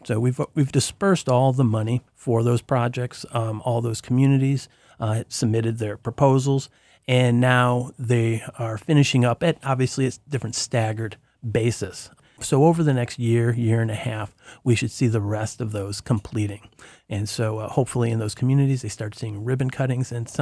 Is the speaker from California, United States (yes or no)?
yes; Sacramento, California, United States; including my hometown here, Sacramento.